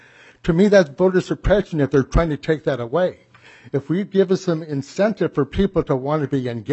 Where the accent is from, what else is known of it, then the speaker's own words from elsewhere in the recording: Minnetonka, Minnesota, United States; I'm from Minnetonka.